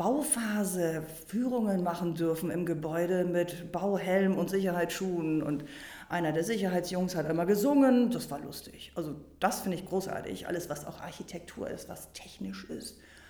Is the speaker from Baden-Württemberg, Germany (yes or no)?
no; Hamburg, Germany; Du weißt doch, bei uns in Hamburg gibt es keinen Regen.